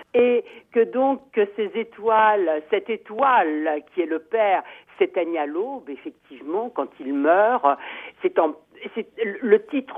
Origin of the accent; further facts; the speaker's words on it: France; Je suis française, j'habite en France.